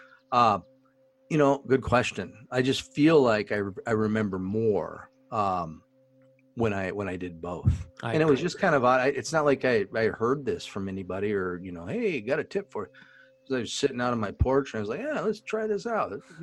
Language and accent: English; Indianapolis, Indiana, United States; We're from Indianapolis. Everything's about a race here.